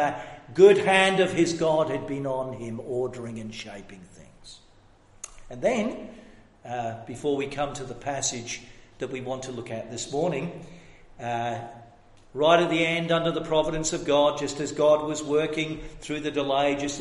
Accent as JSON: {"language": "English", "region": "Scotland", "country": "United Kingdom", "tie": "born there", "said": "after they came back from America, I was born in Scotland, they came back just before I was born."}